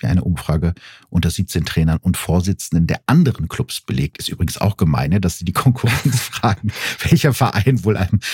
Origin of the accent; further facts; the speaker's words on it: Gütersloh, North Rhine-Westphalia, Germany; wenn ich jetzt früher Leuten erzählt habe, wo ich herkomme, also Gütersloh brauchte ich den gar nicht mit ankommen, das wusste kein Mensch, wo das ist, also habe ich immer gesagt Bielefeld.